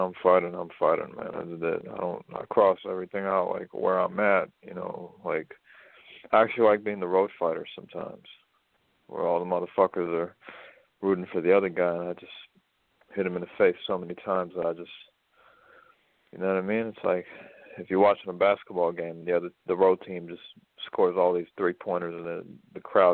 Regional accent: United States; I got some Ukrainian in me, but I'm more Russian than Ukrainian, and really I'm American.

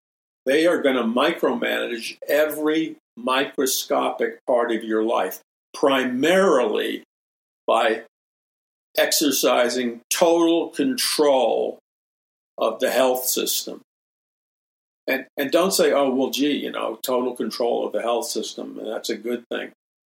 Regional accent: New York City, New York, United States; when I was a young boy growing up in New York City.

